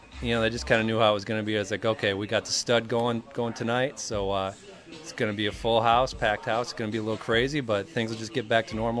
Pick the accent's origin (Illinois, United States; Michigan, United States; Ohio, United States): Michigan, United States; Westphalia; I grew up in Westphalia, Michigan. It's about 20-25 miles northwest of here, towards Grand Rapids. Really, really small town